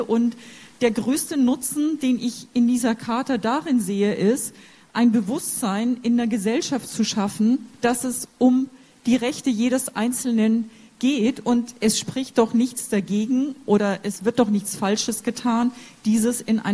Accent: Hamburg, Germany; ich komme aus Hamburg

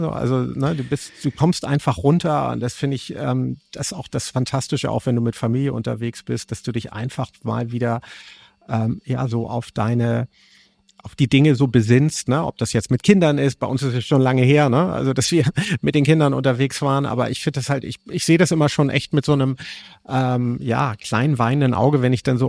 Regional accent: Bad Segeberg, Schleswig-Holstein, Germany; Also ich komme ja aus dem Norden von Hamburg, aus einer Kleinstadt Bad Segeberg

